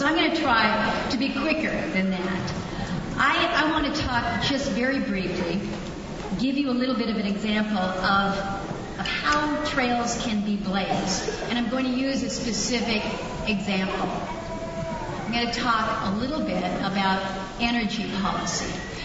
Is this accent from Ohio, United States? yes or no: no; Ketchikan, Alaska, United States; born there; I was born right here in Ketchikan. I didn't graduate from K-High. But I was born here.